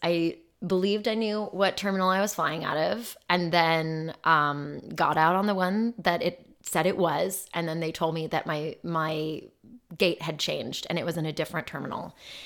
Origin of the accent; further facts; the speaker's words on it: Phoenix, Arizona, United States; I grew up in Phoenix.